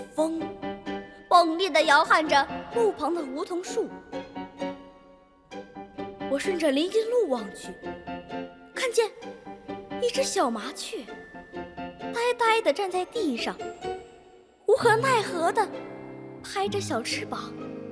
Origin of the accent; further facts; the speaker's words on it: Dalian, Liaoning, China; 今年九岁了，我来自辽宁省大连市甘井子区周水子小学。